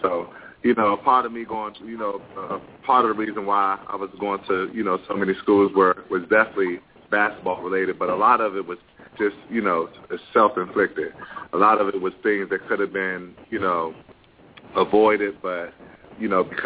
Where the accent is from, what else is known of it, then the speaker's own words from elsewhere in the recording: Alexandria, Virginia, United States; Oh, well, I grew up in Alexandria, Virginia. That's where I'm from. That's where my mother's from. My father's from D.C.